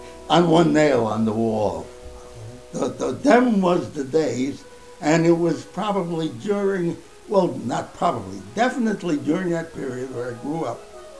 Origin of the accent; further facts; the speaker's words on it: Montreal, Quebec, Canada; Well, we came from Montreal, we had never seen a bed bug.